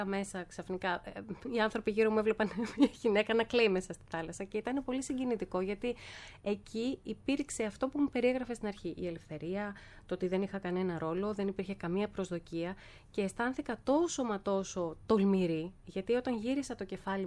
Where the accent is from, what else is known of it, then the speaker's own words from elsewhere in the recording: Thessaloniki, Central Macedonia, Greece; born there; Είμαι από τους ανθρώπους που, ενώ γεννήθηκα στη Θεσσαλονίκη, έχω βρεθεί σε πολλές θάλασσες εκεί στη Χαλκιδική